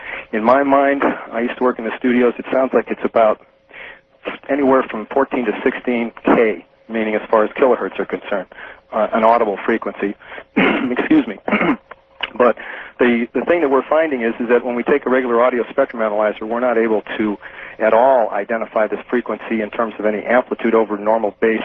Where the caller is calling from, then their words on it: Hawaii, United States; Maui, Hawaii.